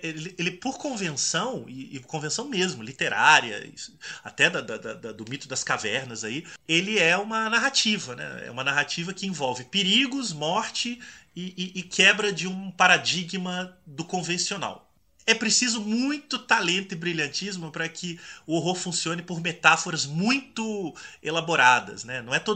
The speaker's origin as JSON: {"language": "Portuguese", "region": "Minas Gerais", "country": "Brazil", "said": "Eu sou mineiro, né, gente?"}